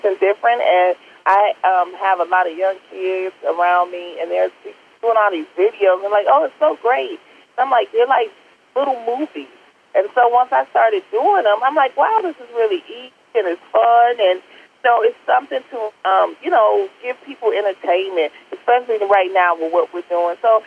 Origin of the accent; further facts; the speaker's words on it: Detroit, Michigan, United States; I was raised in the Brewster Project during the crack era in the 80s